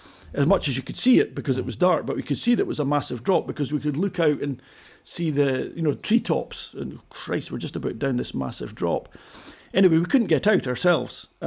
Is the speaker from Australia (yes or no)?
no; Edinburgh, Scotland, United Kingdom; I mean, I was a kid from Edinburgh, stupidly aspiring to be part of the World Championship